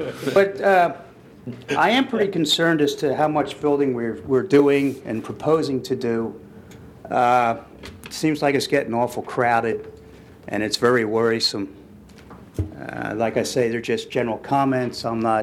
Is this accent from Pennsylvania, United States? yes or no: yes; Pennsylvania, United States; also born or lived in Glen Mills; I'm from Pennsylvania, and I don't remember anything too much like what you're trying to do here in such a short period of time.